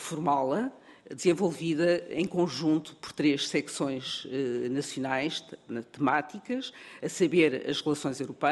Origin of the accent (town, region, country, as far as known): Portugal